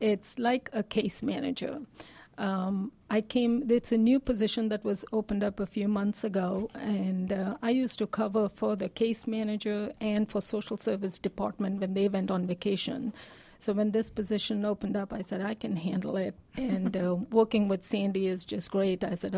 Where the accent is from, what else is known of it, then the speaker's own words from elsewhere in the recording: India; moved away as an adult; now in Lawrenceville, United States; I'm originally from India, and I came to the United States about 25 years ago.